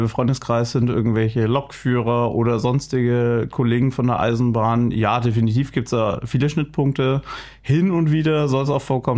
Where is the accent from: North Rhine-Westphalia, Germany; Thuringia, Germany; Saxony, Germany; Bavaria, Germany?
Bavaria, Germany; Nuremberg; ich komme aus Nürnberg